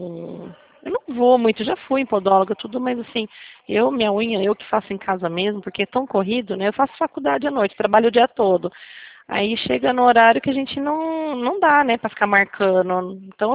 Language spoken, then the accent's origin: Portuguese; Rio Claro, São Paulo, Brazil; Não, eu sou de Rio Claro.